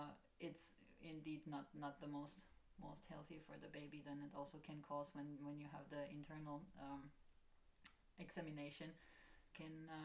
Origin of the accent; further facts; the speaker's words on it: Germany; I was from Germany quite used to having one gynecologist